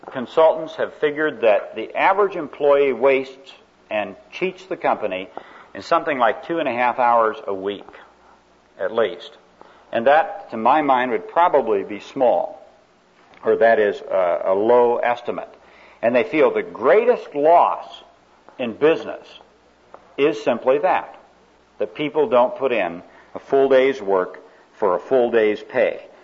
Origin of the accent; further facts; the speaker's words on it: Spokane, Washington, United States; but I was a little kid growing up in Spokane, Washington, and he lived across the street